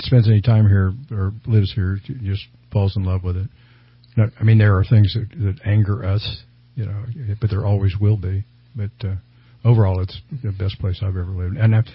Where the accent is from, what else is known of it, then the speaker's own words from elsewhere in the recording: Texas, United States; now in California, United States; I always say I'm from Texas. I mean, because that's where from, you know, to start with, I'm from Texas. And I went to school in Texas and did my residency in Texas, all this stuff in Texas. So I'm Texan.